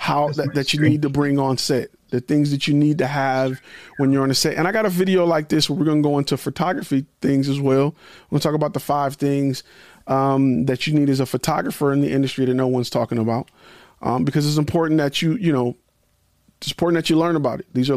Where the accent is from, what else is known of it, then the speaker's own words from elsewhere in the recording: Detroit, Michigan, United States; Okay. I'm from Detroit. I get it. I love it.